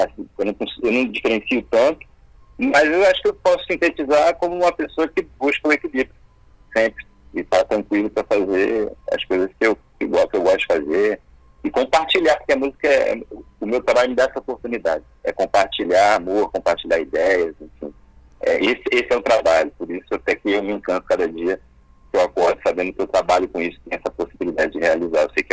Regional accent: Rio de Janeiro, Brazil; quando eu falo que eu sou brasileiro, que eu sou de Copacabana e que a minha música tem a ver com a Bossa Nova

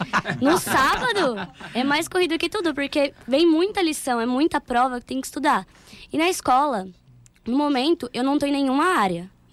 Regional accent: São Paulo, Brazil; Sou sim, mas meus pais são baianos aí, né?

